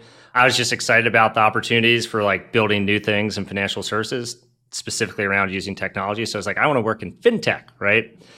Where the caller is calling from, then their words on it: San Francisco, California, United States; I'm calling in from the Presidio in San Francisco, where you can find me most every day. So I both live and work here.